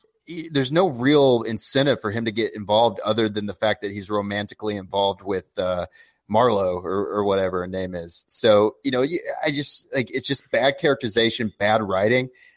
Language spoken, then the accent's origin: English; Midwest, United States